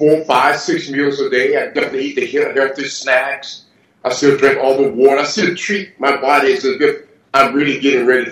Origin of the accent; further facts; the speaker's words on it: the South, United States; They were all amazing because, you know, I grew up in the South, in the swamps as a kid.